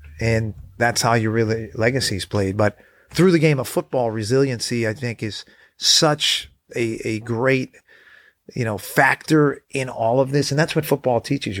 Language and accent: English; New England, United States; I grew up in New England. I heard all the stories.